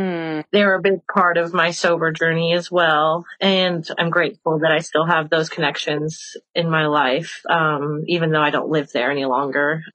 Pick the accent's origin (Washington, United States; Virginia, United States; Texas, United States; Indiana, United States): Indiana, United States; Huntington; that was the person I was afraid to be in my hometown because I lived in a small community in northeastern Indiana.